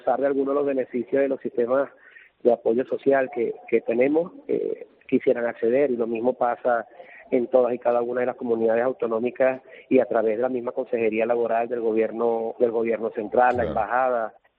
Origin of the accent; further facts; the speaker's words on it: Venezuela; also born or lived in Maracay; Yo soy nacido en Venezuela, en la ciudad de Maracay, hijo de padres palmeros, canarios, criado en el interior del país.